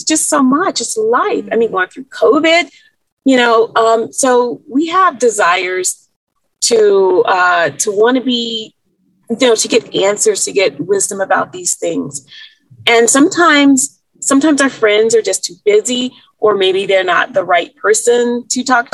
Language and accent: English; South Carolina, United States; now in California, United States; and I grew up in South Carolina, all of my family's there. I only came out to California to go to the master's college